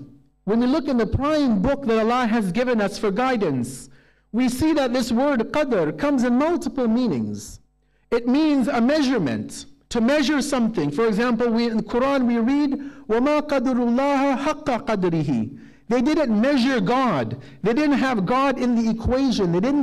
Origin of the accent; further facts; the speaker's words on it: Canada; born there; I was born in Canada.